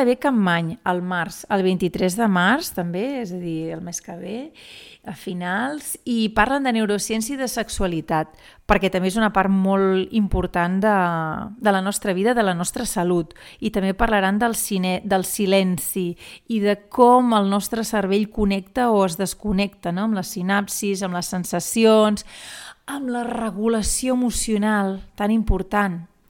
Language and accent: Catalan; La Bisbal d'Empordà, Catalonia, Spain; born there; jo vaig néixer a la Bisbal